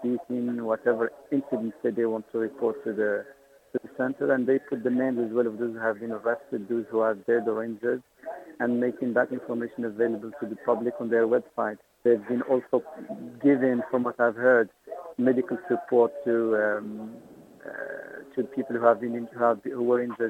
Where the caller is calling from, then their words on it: Cairo, Cairo Governorate, Egypt; I'm calling from Cairo, downtown Cairo.